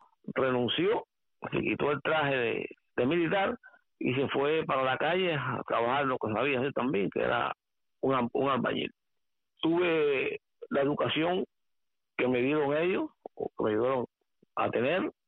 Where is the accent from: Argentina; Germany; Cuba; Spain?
Cuba; Santa Clara, Villa Clara; born there; Nací en Santa Clara.